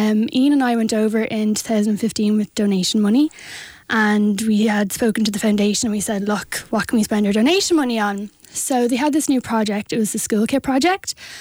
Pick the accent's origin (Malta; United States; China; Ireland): Ireland; Bray, Leinster; So we're actually both from Bray.